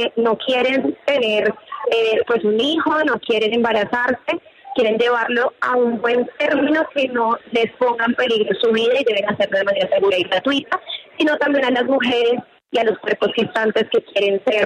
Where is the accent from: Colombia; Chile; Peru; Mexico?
Colombia; 52% de nuestros habitantes somos colombianas, somos mujeres y no estamos representados en los escenarios de igual manera.